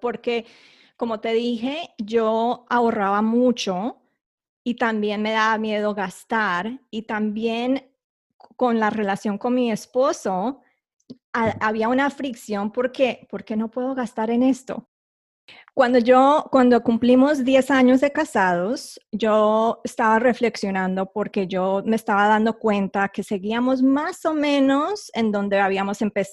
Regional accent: Bogotá, Bogotá Capital District, Colombia; also born or lived in United States; yo soy colombiana, nací en Bogotá, pero con un papá americano o el gringo. Entonces tuve la fortuna de que nací con dos nacionalidades, ¿no? La colombiana y el americano

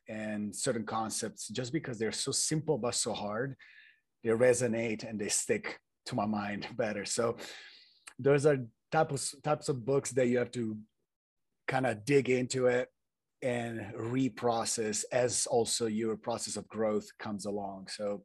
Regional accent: Italy; especially coming from a very Catholic place. You know, I was born and raised in Italy, you know, church, school, church on Sundays, and masses here, masses there, rituals and stuff.

